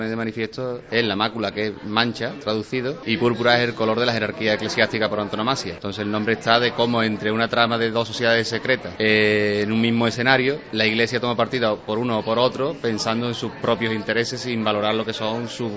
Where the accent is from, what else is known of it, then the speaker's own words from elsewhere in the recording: Montellano, Andalusia, Spain; porque soy de Montellano y hay muchos montellaneros aquí